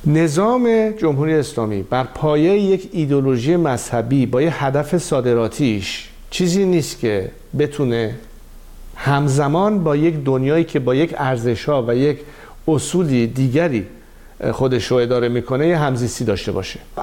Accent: Iran; به عنوان یک ایرانی که هدفم منافع ملی کشورمون هست

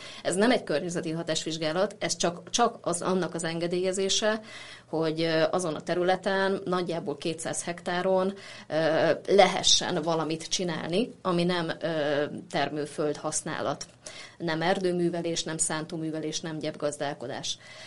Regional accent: Salgótarján, Nógrád, Hungary; born there; also born or lived in Bátonyterenye; valóban én salgótarjáni lakos vagyok, Salgótarjániban is születtem, éltem Bátonyterenyén is egyébként

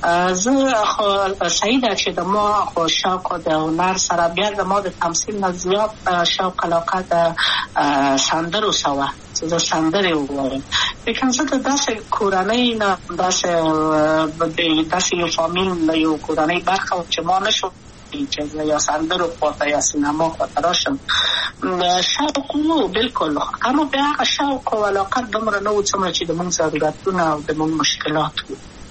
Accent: Kabul, Afghanistan; also born or lived in Maidan Wardak; د کابل په تخت پل سیمه کې یم او لویا شویم کابل که یم.

